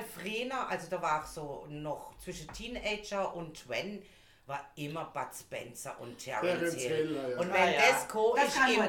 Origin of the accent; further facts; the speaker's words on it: Germany; Was heißt neu? Bei uns in Deutschland.